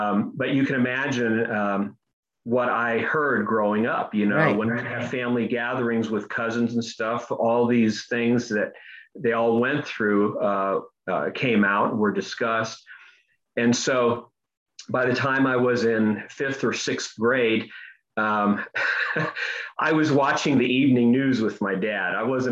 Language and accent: English; Ohio, United States; born there; I'm a first generation American. I was born in Ohio a few years after they came over from Europe.